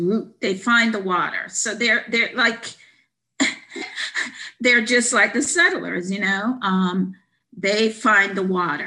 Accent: Jamaica; now in United States; You know, I'm from Jamaica, I'm used to a lot of water

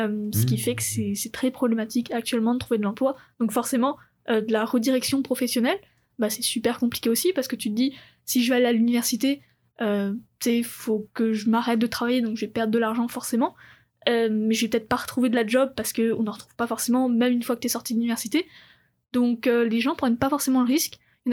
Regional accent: France; now in Canada; étant donné que je suis française, je paye pas comme un étranger, je paye comme un Canadien.

